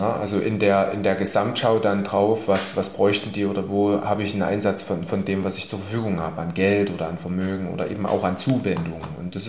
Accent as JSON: {"language": "German", "region": "Saxony", "country": "Germany", "said": "ich komme ja auch aus dem Erzgebirge"}